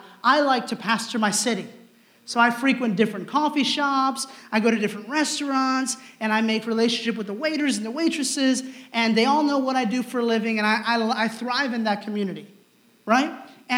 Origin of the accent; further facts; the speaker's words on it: Oregon, United States; Listen, I'm from Oregon.